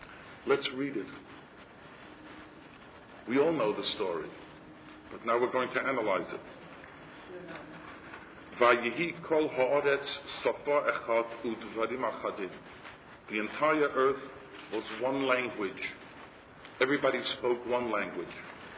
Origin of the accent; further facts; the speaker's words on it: Northeast, United States; accent: American Northeast; now in Israel; I, as an American, can speak an American Northeast, formally.